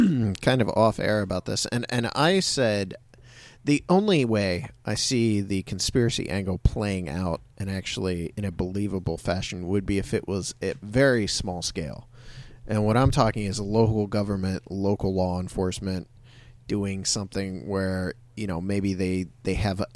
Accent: Montana, United States; And finally, I grew up in Montana, and I've hunted and fished my whole life

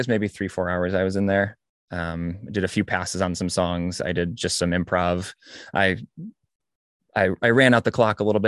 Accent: Fredonia, New York, United States; As you say, I'm from Fredonia, grew up going to the Opera House and seeing that whole transformation.

